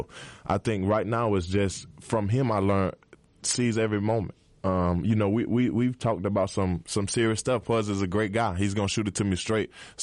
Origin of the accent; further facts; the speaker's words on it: Georgia, United States; I mean, I love Georgia. I'm from Georgia. I'm a Georgia boy till I die.